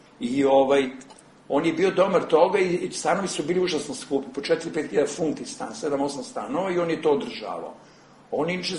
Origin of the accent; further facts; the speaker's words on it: Zemun, Belgrade, Serbia; ja sam odrastao u Zemunu, vrlo specifično sredina.